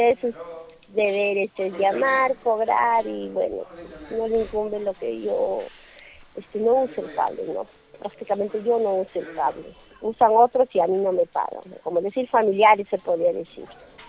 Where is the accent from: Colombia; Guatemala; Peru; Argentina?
Peru; la economía estamos por los pelos, como ya como los peruanos que somos ahorita